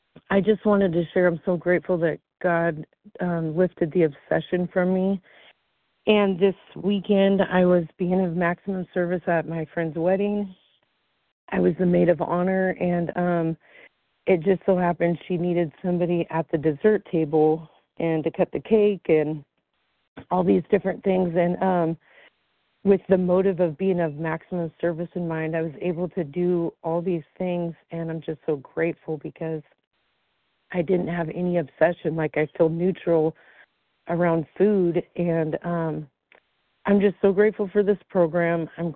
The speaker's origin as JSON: {"language": "English", "region": "Washington", "country": "United States", "said": "I'm from Washington, overeater."}